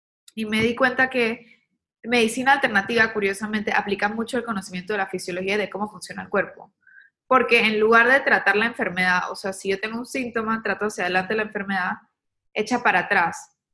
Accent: Panama; Yo soy médico panameño

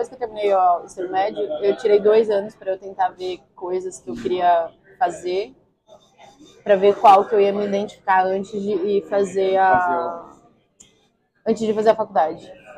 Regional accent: São Paulo, Brazil; aí eu sou de São Paulo, mas eu já, como eu já tinha essa coisa de querer morar fora, ir pra fora do país

